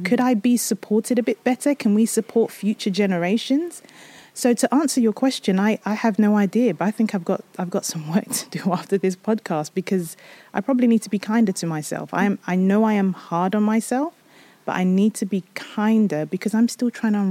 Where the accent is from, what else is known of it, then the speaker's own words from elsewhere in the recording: United Kingdom; born there; also born or lived in Nigeria; So I was born in the UK.